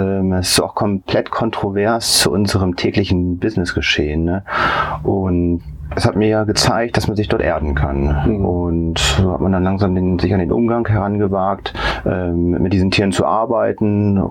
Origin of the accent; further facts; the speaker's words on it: Bremen, Germany; bei uns in Bremen, meiner Heimatstadt